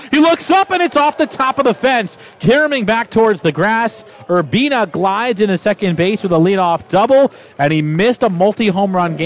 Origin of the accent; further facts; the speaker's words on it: East Coast, United States; didn't even know about him in my youth growing up on the East Coast.